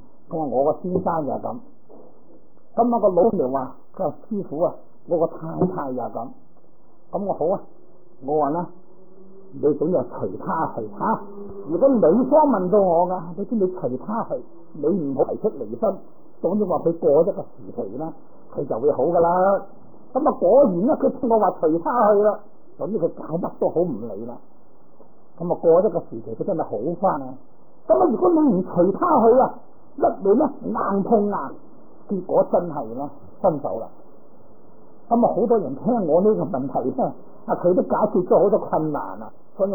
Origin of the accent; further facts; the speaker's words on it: Guangdong, China; 我哋广东人话油渣鬼。